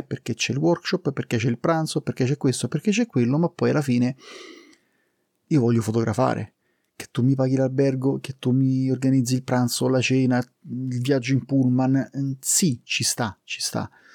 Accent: Rome, Lazio, Italy; lui è di Roma, io sono di Roma

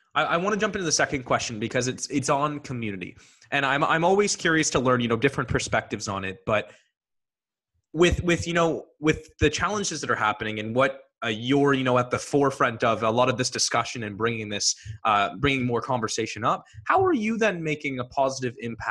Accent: Ontario, Canada; I was raised in Muskoka, so I'm quite aware of a lot of the inequalities that exist.

